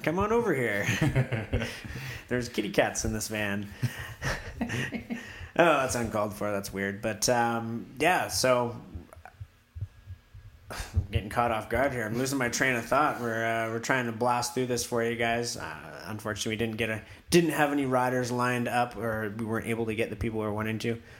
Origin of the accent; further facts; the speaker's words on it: Canada; And as a Canadian, I'd love to see her huck her way into the top spot